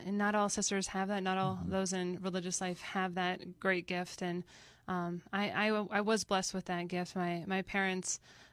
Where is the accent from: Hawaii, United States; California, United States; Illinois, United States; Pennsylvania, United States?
Pennsylvania, United States; Well, that's Saturday, but I am from Pennsylvania, so Punxsutawney Phil.